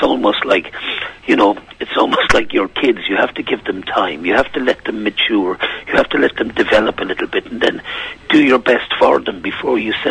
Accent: Tralee, Munster, Ireland; I come from Tralee originally, you know?

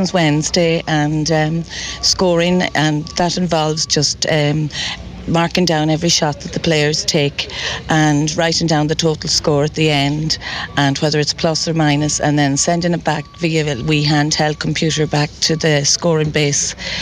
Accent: Carrick-on-Shannon, Connacht, Ireland; moved away; I'm originally from Carrick and Shannon, so I'm up here 35 years

